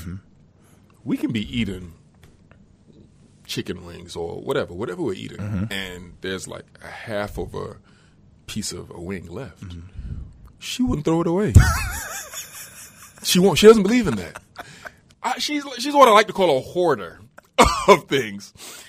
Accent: England, United Kingdom; born there; yeah, I know I was born in England, but you could tell I was African.

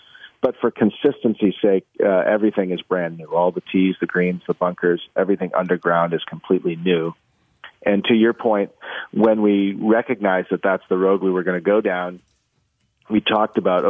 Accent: Wisconsin, United States; now in California, United States; And so when I grew up in Wisconsin, I live in California now.

